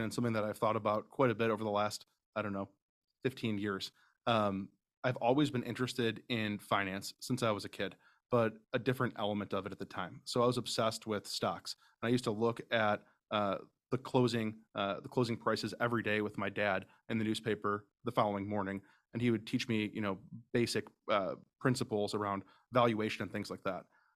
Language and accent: English; Chicago, Illinois, United States; moved away as an adult; now in Phoenix, United States; Grew up in Chicago, Northwest Side.